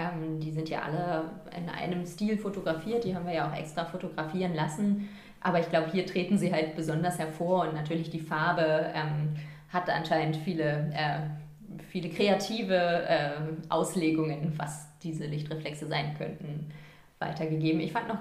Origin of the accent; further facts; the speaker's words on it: Northern Germany, Germany; Und wir als Norddeutsche, uns ist klar, dass es sich dabei um ein altes Hanseschiff handelt.